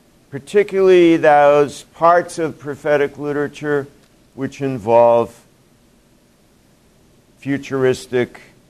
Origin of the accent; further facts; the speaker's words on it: Boston, Massachusetts, United States; I grew up in the Boston area.